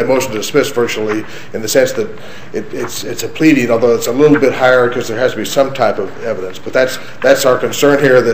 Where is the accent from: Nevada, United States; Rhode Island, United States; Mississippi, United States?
Nevada, United States; Las Vegas; I was so worried about having shoes to wear in the cold weather because I'm from Las Vegas